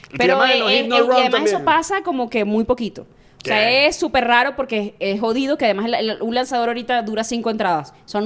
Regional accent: Lechería, Anzoátegui, Venezuela; also born or lived in Maracaibo; Yo soy maracucha, pero me crié en Puerto La Cruz, en Lechería.

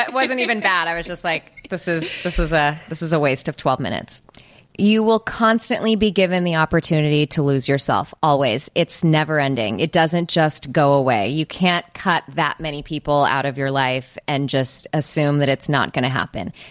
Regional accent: California, United States; Like, yes, I am from California and I love having fun and I love dancing and I love hip hop.

